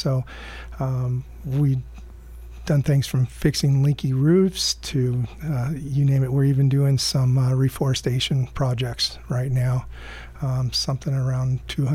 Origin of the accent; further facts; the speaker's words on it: Grants Pass, Oregon, United States; I've been in the Roseburg area a little over 6 years. I grew up in Grants Pass, and the Umpqua River out there has been my playground for a long time.